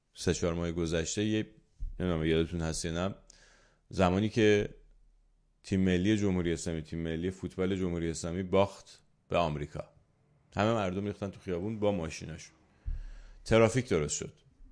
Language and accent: Persian; Iran; من هم ایرانی هستم، من هم پاره تن ایران هستم،